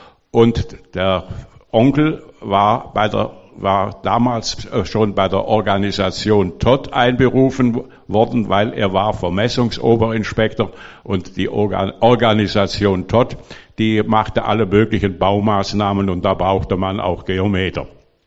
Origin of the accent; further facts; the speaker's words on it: Cologne, North Rhine-Westphalia, Germany; ich bin in Köln geboren und in Köln aufgewachsen und habe in Köln seit 1941 viele Bombenangriffe